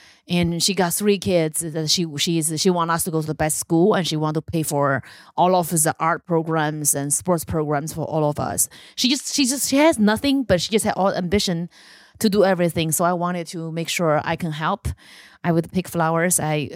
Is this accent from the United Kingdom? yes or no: no; Lingzhou, Henan, China; English is a second language; And I grew up in Lingzhou, the city of Lingzhou. It is the tiny little mountain city